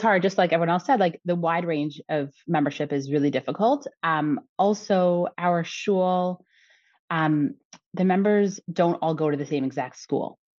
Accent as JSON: {"language": "English", "town": "Montreal", "region": "Quebec", "country": "Canada", "moved": "yes", "lives_now": "Los Angeles, United States", "said": "I'm originally from Montreal and moved out to LA almost 15 years ago."}